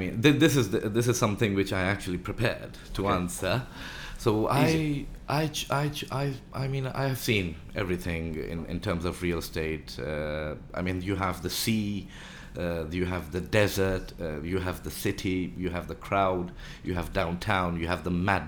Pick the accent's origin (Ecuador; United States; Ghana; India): India; Yeah, I mean, myself, we grew up in India. We grew up in our ancestral home, and it was huge because at that time, joint families.